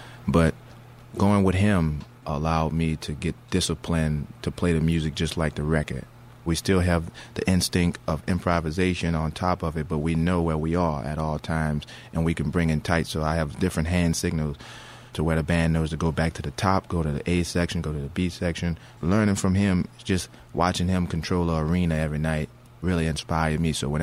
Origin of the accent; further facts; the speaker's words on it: New Orleans, Louisiana, United States; That's a street that I grew up on in New Orleans in the Treme neighborhood.